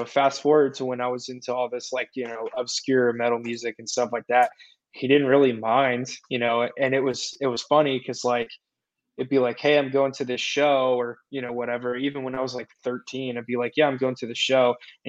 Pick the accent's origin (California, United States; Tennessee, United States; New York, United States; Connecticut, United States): Tennessee, United States; Nashville; And for me, like growing up in the Nashville scene, in the Bible Belt, you know, I'm a preacher's kid